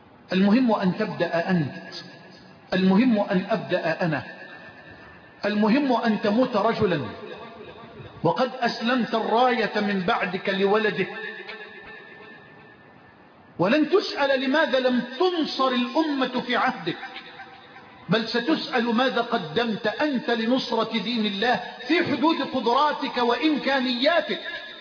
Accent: Egypt; اللهم اجعل بلدنا مصر أمنا أمانا

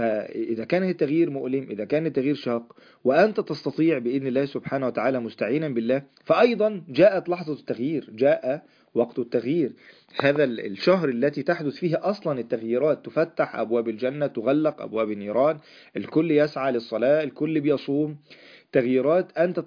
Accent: Egypt

